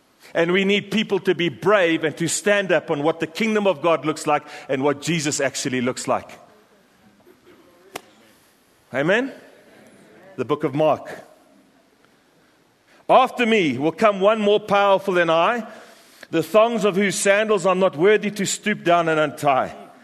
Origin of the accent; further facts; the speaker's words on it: South Africa; If you close your eyes as a South African and you think of wild animals, we grow up with wild animals.